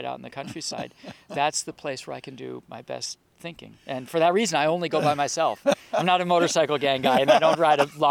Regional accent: New Hampshire, United States; I grew up in New Hampshire, in northern New Hampshire, mm-hmm. pretty close to the Quebec border.

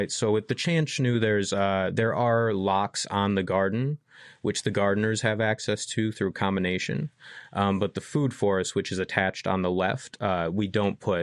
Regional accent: Michigan, United States; moved away; My first job was in Parks and Rec back in my hometown in Michigan.

